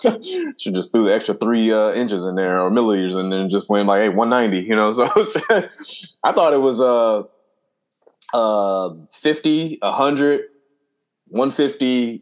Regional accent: Compton, California, United States; but for growing up in Compton, motherfuckers had that shit on a regular.

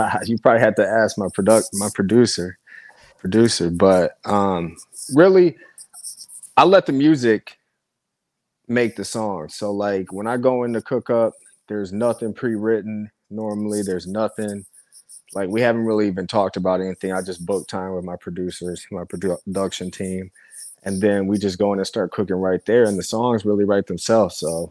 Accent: Detroit, Michigan, United States; Yeah, I'm from Detroit.

